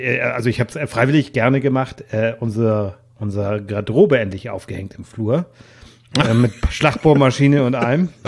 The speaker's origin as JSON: {"language": "German", "town": "Lübeck", "region": "Schleswig-Holstein", "country": "Germany", "tie": "born or raised there", "said": "Ich habe sie in Lübeck besucht, in meiner alten Heimat."}